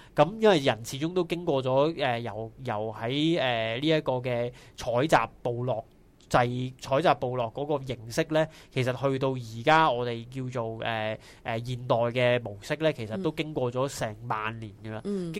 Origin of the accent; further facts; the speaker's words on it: Guangdong, China; 我哋广东人讲面咧，就一定系一碗